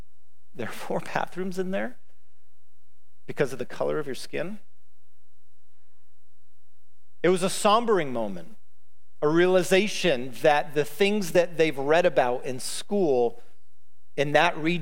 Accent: Alabama, United States; also born or lived in Demopolis, Alabama; I was born in Demopolis, Alabama, and I spent most of my childhood with my family in southern Alabama.

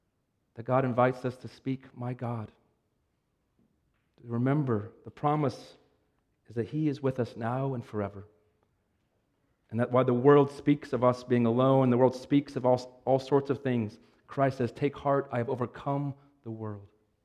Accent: Pennsylvania, United States; Maybe the story, this scene, stands out to me when I grew up in Pennsylvania. In an old house, the power seemed to always go out, and we end up on the front porch.

